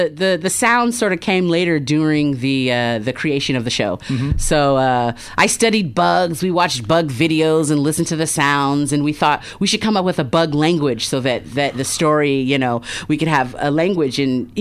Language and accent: English; United States; That's right. I'm from America.